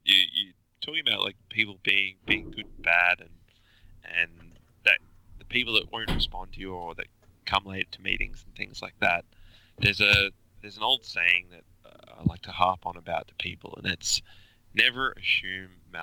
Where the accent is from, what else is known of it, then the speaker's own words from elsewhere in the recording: Australia; now in United States; I found the cake was less of a success than just being Australian in America.